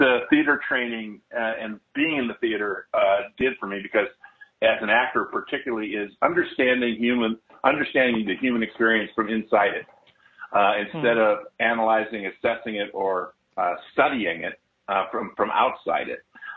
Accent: Wisconsin, United States; No, I grew up in Wisconsin, and in the 60s and 70s.

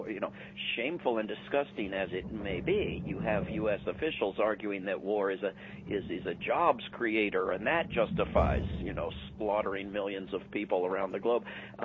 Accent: Washington, District of Columbia, United States; I grew up in the Washington, D.C. area

